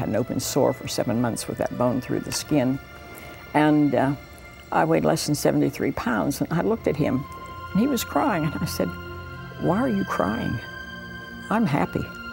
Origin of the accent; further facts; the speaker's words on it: Pennsylvania, United States; See, I came from Pennsylvania originally.